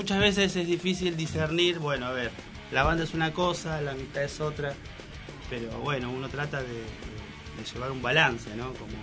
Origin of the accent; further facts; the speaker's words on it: Moreno, Buenos Aires Province, Argentina; Somos de acá, de Moreno.